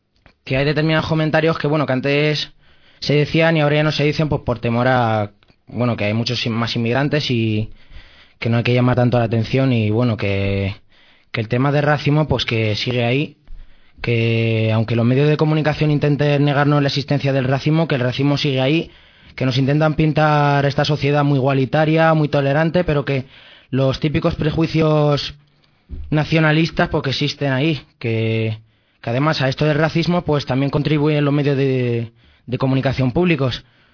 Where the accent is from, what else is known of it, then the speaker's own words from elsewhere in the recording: Spain; born there; soy un joven marroquí que nació aquí en España y, bueno, mis padres son marroquíes.